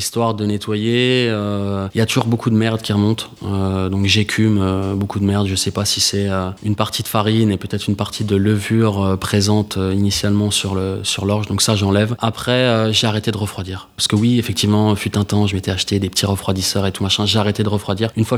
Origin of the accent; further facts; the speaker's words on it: Besançon, Bourgogne-Franche-Comté, France; Je suis même pas alsacien. Je suis né à Besançon, donc je suis franc-comtois. Je suis ici depuis un moment